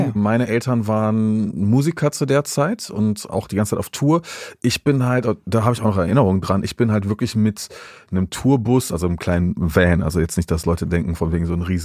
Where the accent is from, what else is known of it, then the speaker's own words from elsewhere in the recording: North Rhine-Westphalia, Germany; aber wir haben ja in Deutschland, da wo ich herkomme, in NRW, gefühlt erst immer im Februar Schnee